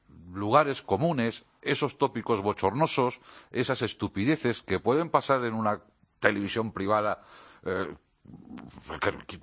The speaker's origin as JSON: {"language": "Spanish", "town": "Portugalete", "region": "Basque Country", "country": "Spain", "said": "además de molestarnos a los vascos, hasta los que somos de Portugalete"}